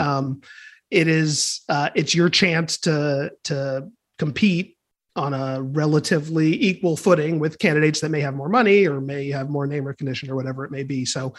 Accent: California, United States; if my home state of California or Illinois, which is actually the most sort of representative and diverse state in the union, if one of those went first

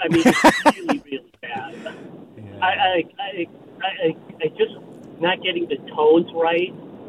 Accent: Connecticut, United States; I grew up in Connecticut, and both my parents were doctors, and they had Filipino doctors

